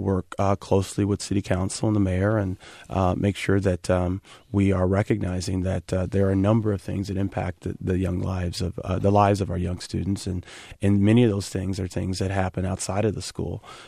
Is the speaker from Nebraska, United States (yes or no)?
yes; Nebraska, United States; also born or lived in Kansas; I was born in Kansas, and my mother moved us away and I moved me to Nebraska, and I ended up graduating from school in Nebraska.